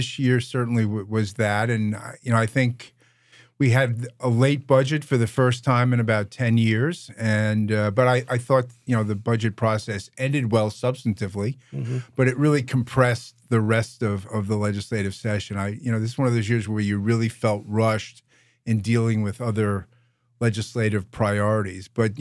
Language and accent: English; Long Island, New York, United States; I grew up on Long Island. It's, you know, I've been here all my life